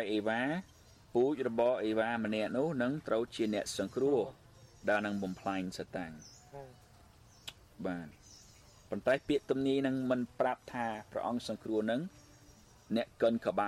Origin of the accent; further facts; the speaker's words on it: United States; ខ្ញុំមកពីអាមេរិក